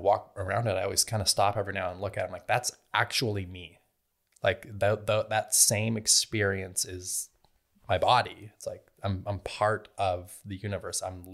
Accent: Salt Lake City, Utah, United States; So I grew up in Salt Lake City, Utah, grew up Mormon.

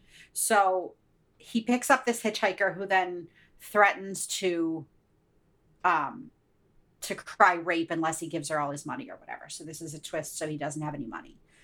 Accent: Pittsburgh, Pennsylvania, United States; now in New York, United States; we live here in New York, but I grew up in Pittsburgh, and we were driving back to Pittsburgh to visit my mom when she lived in Pittsburgh.

